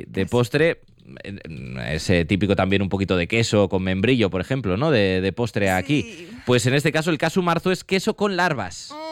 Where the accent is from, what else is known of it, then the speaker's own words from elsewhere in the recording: Villaseco de los Gamitos, Castile and León, Spain; porque yo lo he probado en mi pueblo, en Villaseco de los Gamitos.